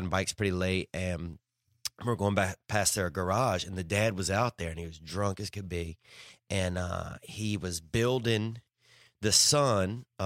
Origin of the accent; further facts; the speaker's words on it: Louisiana, United States; when I was young, I grew up in Louisiana